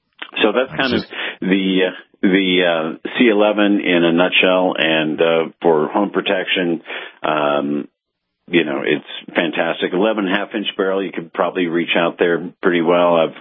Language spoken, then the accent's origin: English; United States; And I'm an American.